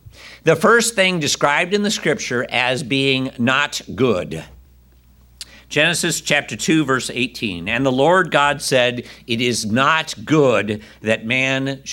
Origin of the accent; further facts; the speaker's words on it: California, United States; It's kind of like, you know, I grew up in California. We don't even have snow, let alone lake effect snow. So it's interesting living here.